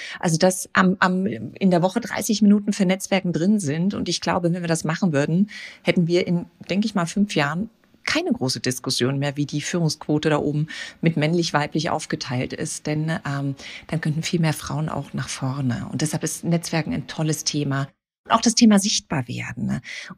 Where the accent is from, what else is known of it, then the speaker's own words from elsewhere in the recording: Frankfurt, Hesse, Germany; Stell dir vor, ich komme ja aus Frankfurt in diesen Hochhäusern unterwegs.